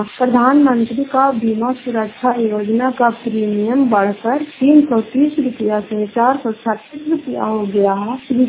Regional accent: Fatehpur, Bihar, India; घर फतेहपुर, पंचायत मकरौता, जिला नालंदा, सरार पसरा ब्लॉक की निवासी हूँ।

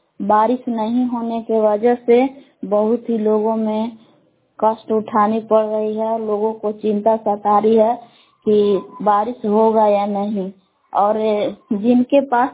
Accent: Belha, Bihar, India; ग्राम बेलहा जिला का मूर भगवान के निवासी हूँ।

